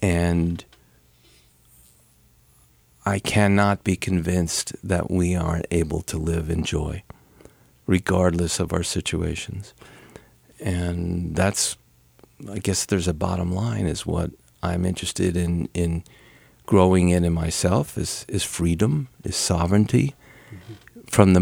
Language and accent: English; Elizabeth, New Jersey, United States; also born or lived in Newark; I'm an only child, and I was born in New Jersey, in Newark, and I grew up in an apartment in Elizabeth, which is a fairly rough town.